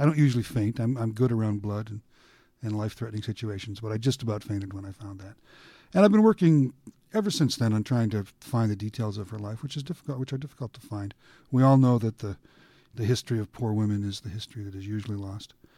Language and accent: English; Alberta, Canada; I grew up in Alberta. I am the grandson of pioneers. All 4 sets of my grandparents were homesteaders in Alberta around the turn of the last century.